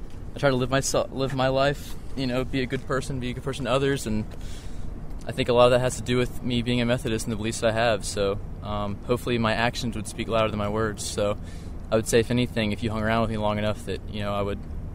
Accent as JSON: {"language": "English", "town": "Lawrenceville", "country": "United States", "tie": "born or raised there", "said": "I am from Lawrenceville."}